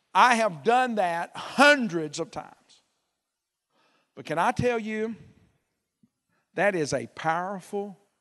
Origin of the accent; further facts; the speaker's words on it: Ashford, Alabama, United States; When I was a boy growing up in South Alabama, I grew up in a little country church outside of Ashford on the Green Front Road.